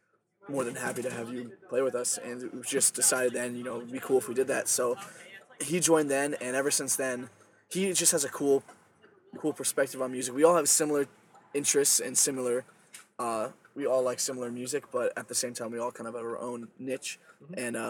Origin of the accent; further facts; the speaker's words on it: Wilkes-Barre, Pennsylvania, United States; there's a lot of bands from our hometown. It's a small community. You know, we're from Wilkes-Barre.